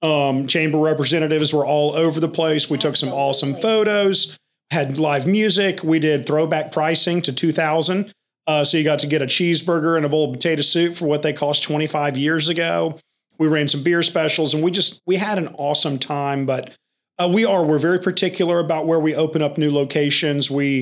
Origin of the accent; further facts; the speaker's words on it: Memphis, Tennessee, United States; So I grew up in Memphis, Tennessee. We grew up in Midtown. Very close to the original Huey's location. And my dad was from Wynn, Arkansas. My mom was from Memphis.